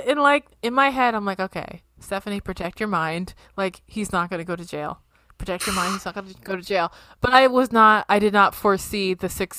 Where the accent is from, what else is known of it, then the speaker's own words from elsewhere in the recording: Ohio, United States; because I am from the Florida of the Midwest. And there's a lot of really awful things happening in Ohio right now.